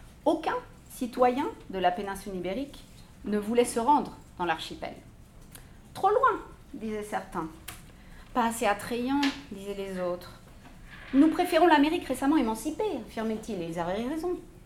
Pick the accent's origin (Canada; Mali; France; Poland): France; je suis française, mais je ne fais jamais de conférences en français.